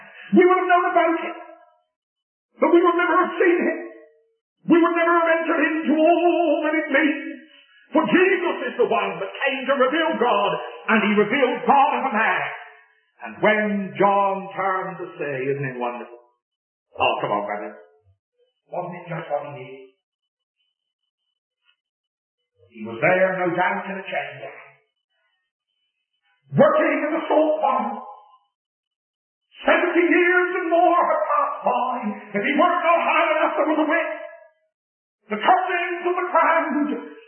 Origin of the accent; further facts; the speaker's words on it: England, United Kingdom; But I'm an Englishman, you see.